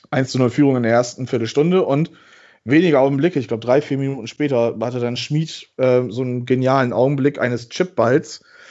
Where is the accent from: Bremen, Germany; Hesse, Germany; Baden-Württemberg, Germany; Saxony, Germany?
Bremen, Germany; als Bremer